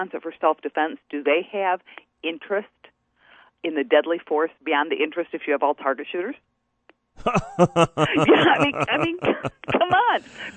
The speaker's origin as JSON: {"language": "English", "region": "New Hampshire", "country": "United States", "said": "Okay, so I'm from New Hampshire, and I'm in a Florida gun store."}